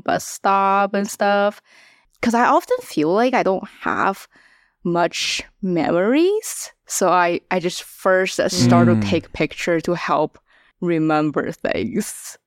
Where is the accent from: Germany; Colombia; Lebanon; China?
China; English is a second language; now in Los Angeles, United States; I'm a photographer based in LA. I'm from China. I came to LA to study filmmaking.